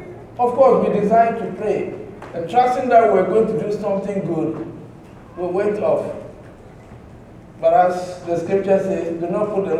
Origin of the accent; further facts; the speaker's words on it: Ghana; I said, "I'm from Ghana." "And where to?" I said, "London."